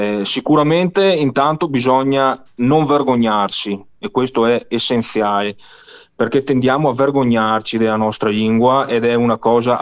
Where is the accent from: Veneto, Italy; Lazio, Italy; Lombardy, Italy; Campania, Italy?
Veneto, Italy; born there; first language Venetian; ovviamente sono madrelingua veneta perché sono nato in Veneto, quindi lo parlo e tutto